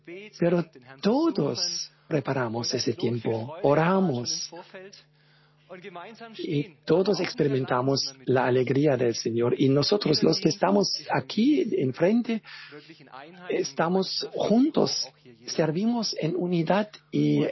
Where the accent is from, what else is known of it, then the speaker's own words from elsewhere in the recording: Vietnam; Vengo de Vietnam.